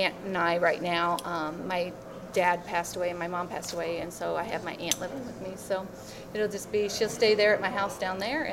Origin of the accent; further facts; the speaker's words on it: Illinois, United States; I grew up in West Central Illinois, over by Macomb, and went to school at Western.